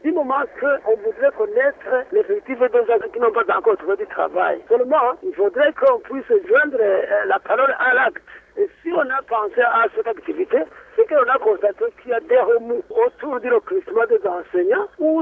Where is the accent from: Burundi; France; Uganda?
Burundi; parce que nous sommes des Burundais